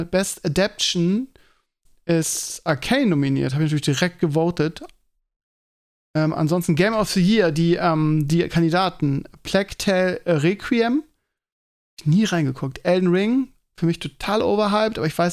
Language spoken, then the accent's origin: German; Bremen, Germany; now in Hamburg, Germany; kenne ich als Bremer nicht den Begriff.